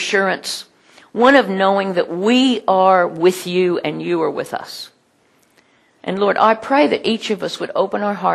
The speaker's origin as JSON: {"language": "English", "country": "United States", "tie": "born or raised there", "said": "You know that I grew up in the United States in the 50s."}